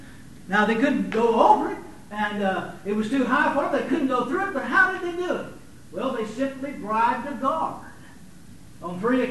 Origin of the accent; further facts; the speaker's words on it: Arkansas, United States; I was raised, and I always say I was raised down in Arkansas